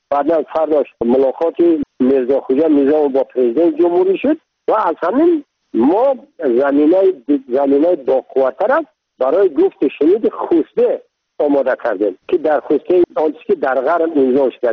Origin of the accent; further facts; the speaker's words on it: Tajikistan; من تاجیک هستم، تو هم تاجیک هستی، زبان منم تاجیک هست، دینم این هست